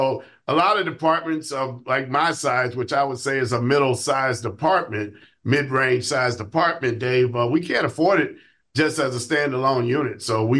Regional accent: Chicago, Illinois, United States; So growing up in Chicago and working in Chicago my whole career, I was able to see this.

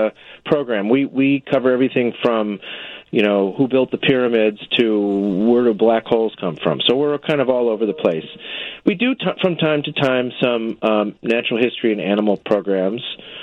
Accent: Deerfield, Illinois, United States; I grew up in Deerfield.

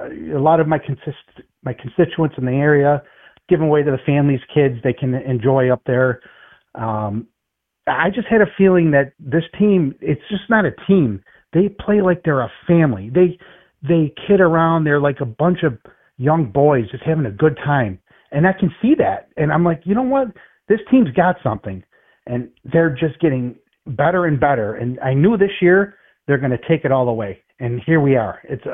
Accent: New York, United States; You know, growing up in Western New York, and I've always played youth baseball

